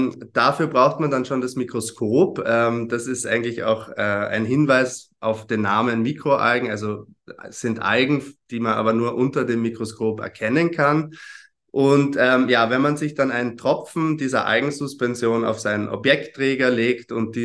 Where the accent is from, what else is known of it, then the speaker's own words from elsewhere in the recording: Graz, Styria, Austria; moved away as an adult; also born or lived in Portugal; ich komme ursprünglich aus Graz, habe dort Biologie studiert und bin dann nach Portugal gezogen, um meinem Kindheitstraum der Meeresbiologie nachzugehen.